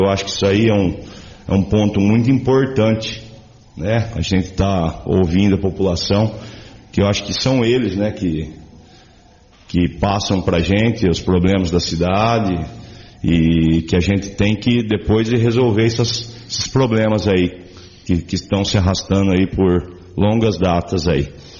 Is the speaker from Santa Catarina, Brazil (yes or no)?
no; Itápolis, São Paulo, Brazil; eu sou nascido, sou criado aqui em Itápolis, minha família daqui é uma família numerosa, né? É família de produtores agrícolas aí, tá?